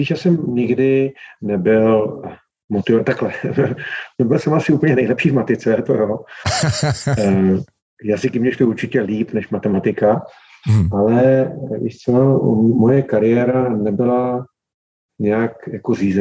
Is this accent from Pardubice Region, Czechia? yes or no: yes; Pardubice, Pardubice Region, Czechia; also born or lived in Vysoké Mýto; já sice jsem se narodil a vyrůstal v Pardubicích, nebo narodil jsem se ve Vysoký Mítě, ale vyrůstal jsem v Pardubicích, ale vazbu k Vysočině jsem vždycky měl.